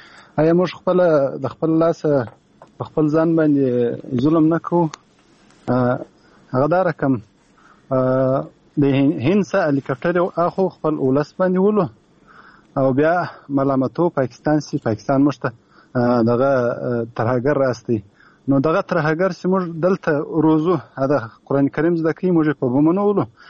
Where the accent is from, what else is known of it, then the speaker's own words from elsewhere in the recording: Afghanistan; موږ افغانان، موږ د چا غلامان نه یو